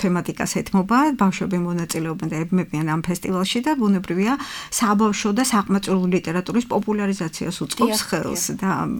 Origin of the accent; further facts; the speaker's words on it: Ukraine; Georgian is a second language; now in Georgia; უკრაინიდან ვარ.